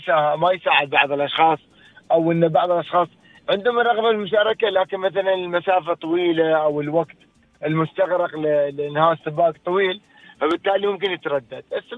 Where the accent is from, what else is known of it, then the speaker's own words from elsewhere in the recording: Dubai, United Arab Emirates; لكن عندنا في دبي بالسلطان بيكون ان شاء الله افتراضي الموضوع